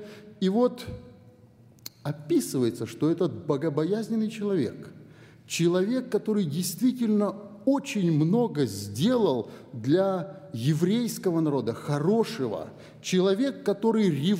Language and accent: Russian; Chüy Region, Kyrgyzstan; moved away; Я из Чуйской долины, я вырос в Киргизии, где все это было повсеместно.